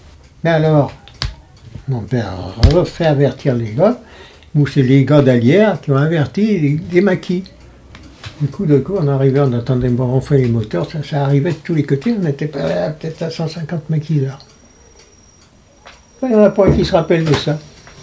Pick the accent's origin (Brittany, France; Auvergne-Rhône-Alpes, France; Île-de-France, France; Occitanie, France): Auvergne-Rhône-Alpes, France; Lyon; Lyon, on vient de la Croix-Rousse, doucement.